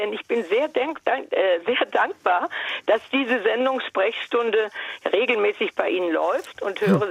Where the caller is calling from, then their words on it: Frankfurt, Hesse, Germany; Ja, ich komme hier aus Frankfurter Gegend